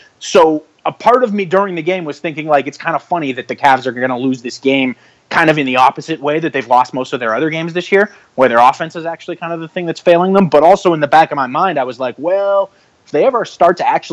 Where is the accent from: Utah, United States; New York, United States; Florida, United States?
Utah, United States; Salt Lake City; being, you know, that I'm from Salt Lake City and I cover the Jazz